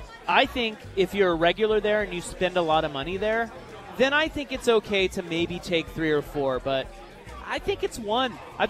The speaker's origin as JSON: {"language": "English", "region": "Kansas", "country": "United States", "tie": "born or raised there", "said": "Now, please keep in mind I grew up in Kansas."}